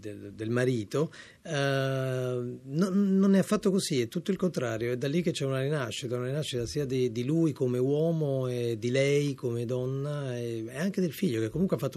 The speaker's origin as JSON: {"language": "Italian", "town": "Naples", "region": "Campania", "country": "Italy", "said": "perché essendo napoletano è normale che uno scherzi su questa cosa."}